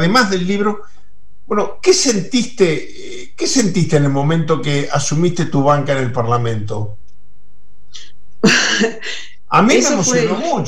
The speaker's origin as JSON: {"language": "Spanish", "country": "Uruguay", "said": "creo que los dos tenemos que sentirnos como uruguayos muy orgullosos"}